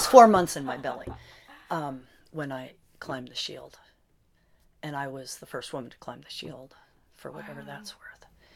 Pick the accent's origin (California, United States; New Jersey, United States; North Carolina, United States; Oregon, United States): New Jersey, United States; You know, growing up in New Jersey, there's not a lot, you know, there are woods, and I spent all the time that I could in the woods